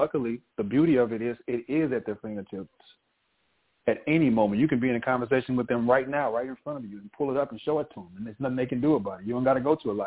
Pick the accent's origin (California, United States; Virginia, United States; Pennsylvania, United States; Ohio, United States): California, United States; Los Angeles; growing up in South Central, but not being of that way mentally.